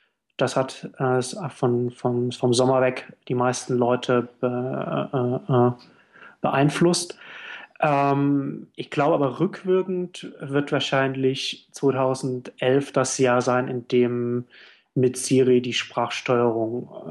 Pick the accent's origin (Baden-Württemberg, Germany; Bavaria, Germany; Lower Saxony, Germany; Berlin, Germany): Berlin, Germany; Als Berliner würde ich jetzt sagen, der Aufstieg von Berlin als Standort von Web-Startups